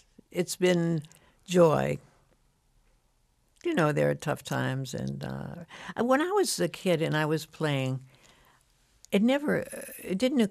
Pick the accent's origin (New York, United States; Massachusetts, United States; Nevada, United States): Massachusetts, United States; Worcester; I was brought up in Worcester, Massachusetts, yes. And I had two older sisters who were given piano lessons and violin lessons and all kinds of lessons.